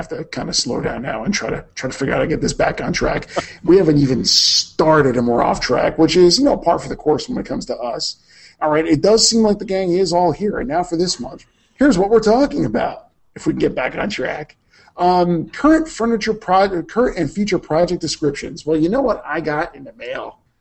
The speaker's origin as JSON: {"language": "English", "region": "New Jersey", "country": "United States", "tie": "born there", "said": "And since I was born in Jersey, it's always sunny there."}